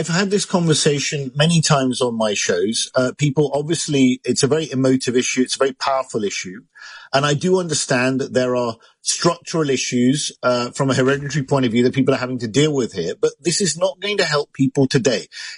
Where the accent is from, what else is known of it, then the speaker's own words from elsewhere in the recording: United Kingdom; I mean, why on earth should I, as a British person of Pakistani descent, be paying reparations for something I had nothing